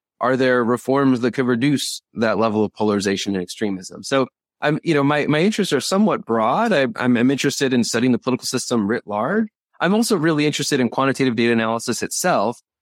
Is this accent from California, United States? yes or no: yes; San Diego, California, United States; I grew up in San Diego and he took the class to the Salk Institute for biological research.